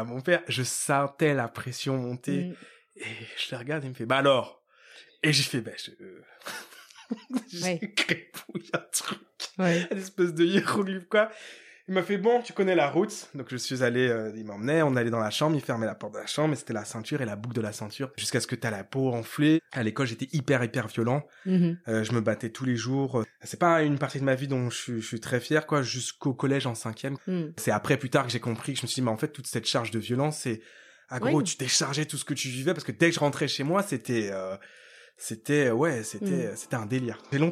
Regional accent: Ivry-sur-Seine, Île-de-France, France; born there; Mon enfance, moi, je suis né à Ivry, dans 94.

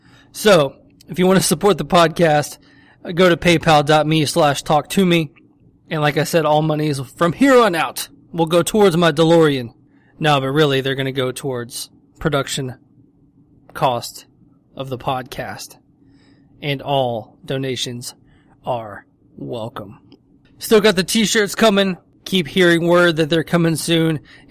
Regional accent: the South, United States; You know, I grew up in the South and I see the Confederate flag often, so it's not something that just strikes me as overly racist.

